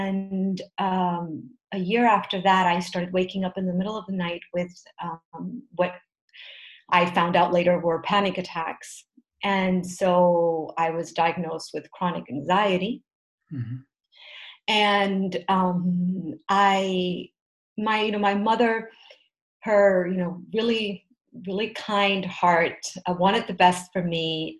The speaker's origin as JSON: {"language": "English", "town": "Marbella", "region": "Andalusia", "country": "Spain", "tie": "born or raised there", "also_born_or_lived": "Madrid / United States", "said": "grew up in most of my life between Spain and the US. Mm-hmm. I was born in Madrid. However, my parents, when I was around 8 years old, moved to Marbella. So I was lucky that I grew up, you know, by the sea in that sense."}